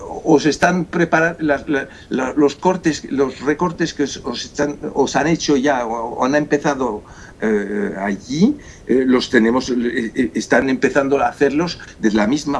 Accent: France; Spanish is a second language; y soy francés, y en ese punto considero efectivamente que es una vergüenza para Francia

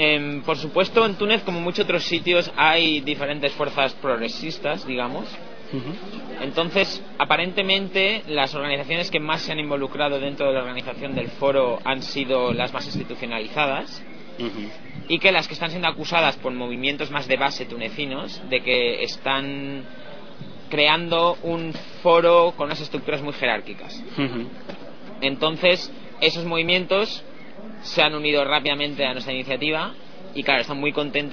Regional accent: Valencia, Valencian Community, Spain; now in Amsterdam, Netherlands; soy de Valencia pero vivo en Ámsterdam.

